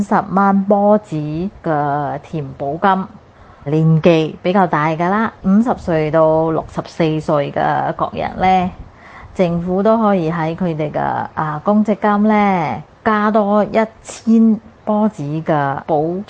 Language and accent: Cantonese; Singapore; 政府就可以撥出多些錢我們新加坡人分享